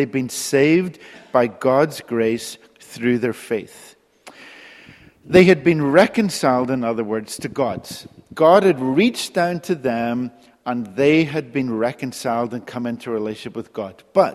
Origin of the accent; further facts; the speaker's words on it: Northern Ireland, United Kingdom; And I grew up with that in Northern Ireland.